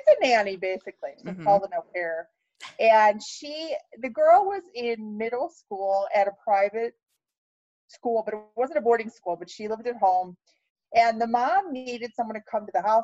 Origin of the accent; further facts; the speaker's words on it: Ohio, United States; No, I'm originally from Ohio.